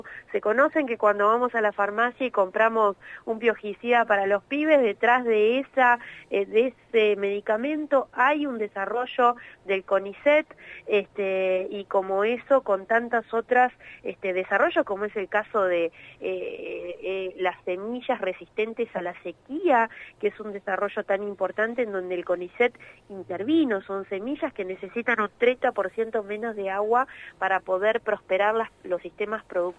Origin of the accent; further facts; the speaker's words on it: Argentina; tienden a denostarnos como argentinos frente al mundo